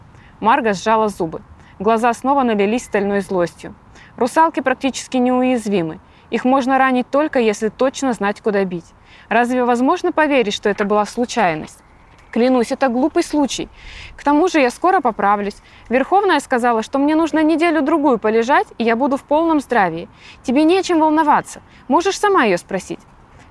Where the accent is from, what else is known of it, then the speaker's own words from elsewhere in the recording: Novosibirsk, Novosibirsk Oblast, Russia; Я писатель из Новосибирска.